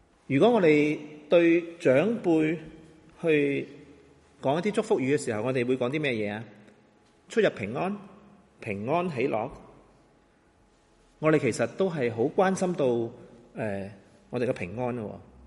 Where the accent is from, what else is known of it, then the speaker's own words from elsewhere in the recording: China; 大家知唔知道我哋中国人过年好多红色㗎，係咪？